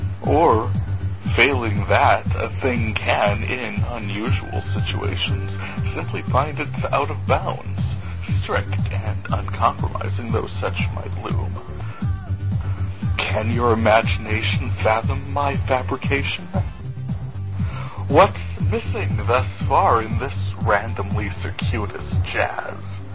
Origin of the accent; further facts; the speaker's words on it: North Dakota, United States; I am from North Dakota, where the mystery ingredient is probably soybeans